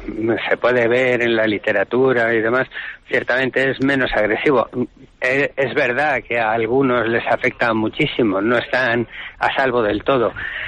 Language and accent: Spanish; Spain; Somos españoles y tenemos una forma de relacionarnos